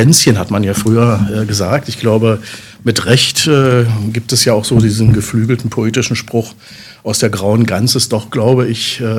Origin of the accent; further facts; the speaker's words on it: Magdeburg, Saxony-Anhalt, Germany; meine Heimatstadt ist Magdeburg